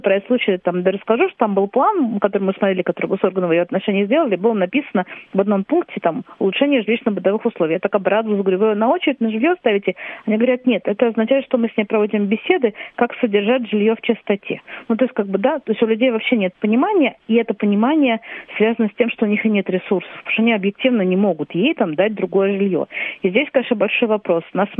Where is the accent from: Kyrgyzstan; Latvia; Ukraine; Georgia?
Latvia; now in Russia; Вот я, как бы, понаехавший человек, там, да, я приехала сюда из Латвии